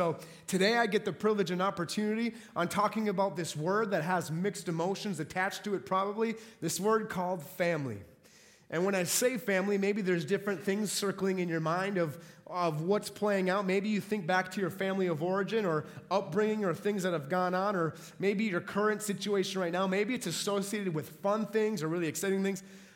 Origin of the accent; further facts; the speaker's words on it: Minneapolis, Minnesota, United States; No, I am from Minneapolis, Minnesota. That's where we're from.